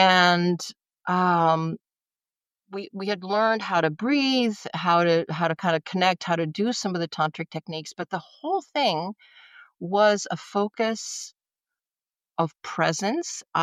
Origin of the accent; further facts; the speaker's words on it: the South, United States; I was a Christian growing up in the South, and sex was never talked about.